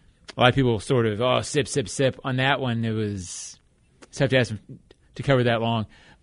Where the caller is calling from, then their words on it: Arlington, Virginia, United States; from Arlington, Mike.